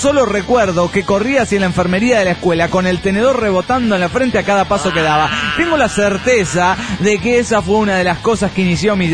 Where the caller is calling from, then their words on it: Pachuca, Hidalgo, Mexico; de Pachuca, Hidalgo, México.